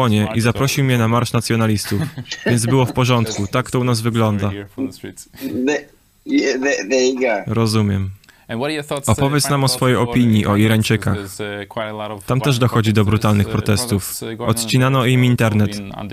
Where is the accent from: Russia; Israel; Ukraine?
Israel; kiedy dowiadują się, że jestem Żydem, że jestem z Izraela